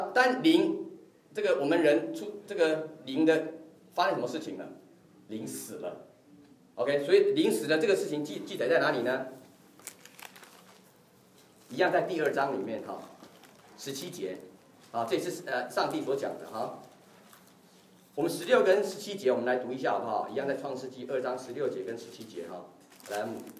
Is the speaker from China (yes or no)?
no; Taiwan; 当然在我是来自台湾啊，对，这个台湾这个也是拜偶像拜的很厉害的地方啊